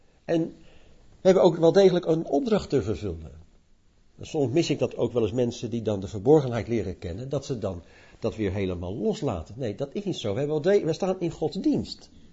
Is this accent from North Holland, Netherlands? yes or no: no; Leiden, South Holland, Netherlands; Ik ben in Leiden opgegroeid in een Maranatha-groep van Theo Dikkes.